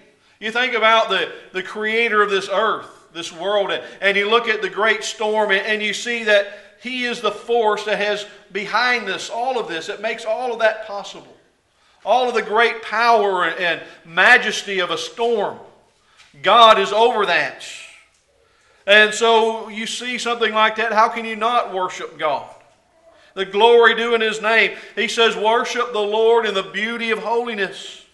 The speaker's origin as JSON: {"language": "English", "region": "Texas", "country": "United States", "tie": "born or raised there", "said": "have you ever been out in western Kansas or northwest Texas, where I grew up in North Texas, and looked out and the plains are all out there before you?"}